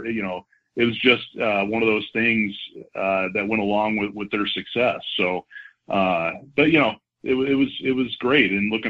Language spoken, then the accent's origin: English; Oakland, California, United States; born there; I was born in Oakland in October of 1968, which was their first year in Oakland.